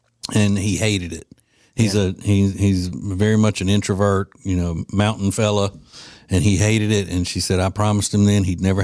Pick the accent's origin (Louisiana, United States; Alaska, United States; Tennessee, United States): Louisiana, United States; now in North Carolina, United States; You know, I'm from Louisiana, but we live in North Carolina.